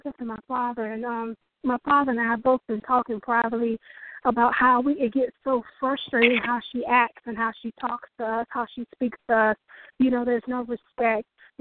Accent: North Carolina, United States; I'm from North Carolina. How y'all doing tonight?

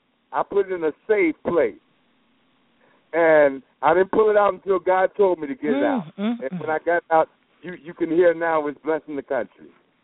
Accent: Dallas, Texas, United States; Well, I'm from Dallas, born and raised, and my entire family is there in Dallas.

